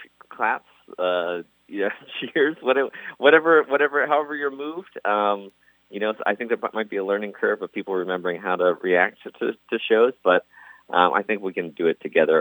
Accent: Johnstown, Pennsylvania, United States; And then when I grew up in Johnstown in western Pennsylvania.

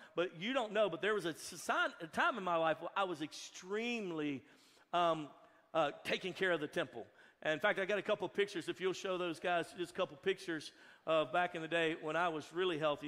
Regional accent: Louisiana, United States; Now, you got to understand, I grew up in Cajunville. I grew up in Louisiana

